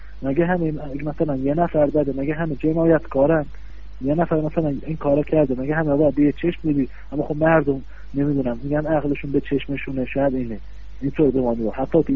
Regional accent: Isfahan, Iran; من ایرانیم، اونم ایرانی، رنگ پوستمون یکی، زبونمون یکی، حالا خمینی شهر یه خود لهجه دارن درست

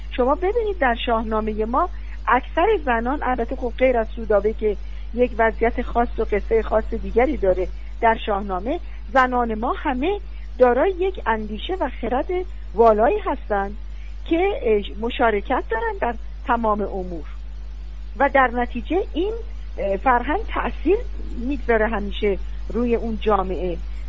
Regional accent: Iran; از خودم که ایرانی هستم،

